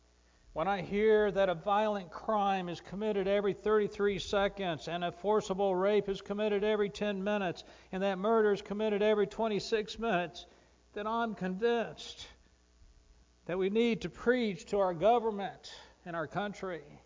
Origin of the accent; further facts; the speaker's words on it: United States; born there; I thank God I was born in America.